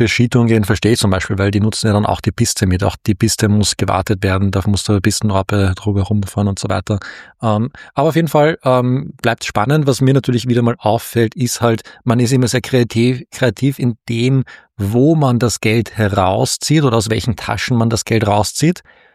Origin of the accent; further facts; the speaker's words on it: Austria; wenn ich jetzt als Österreicher auf den Berg gehe